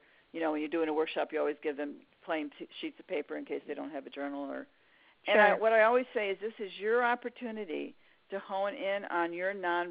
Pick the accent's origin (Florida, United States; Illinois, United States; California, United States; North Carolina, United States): Illinois, United States; Chicago; I'm from Chicago. I mean, I talk a lot, okay?